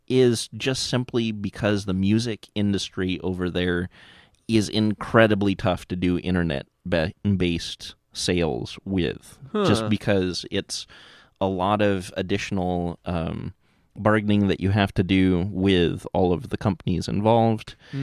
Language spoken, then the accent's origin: English; United States; Well, I mean, it's because we're so American, we just can't think outside of our own box, right?